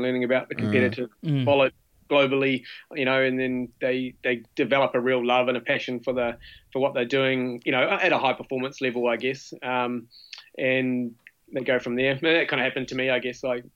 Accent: Timaru, Canterbury, New Zealand; I grew up in Timaru, all places.

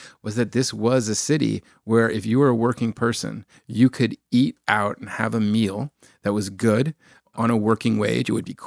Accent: Los Angeles, California, United States; Yeah, born and raised on the West Side, and I very much grew up in that tradition.

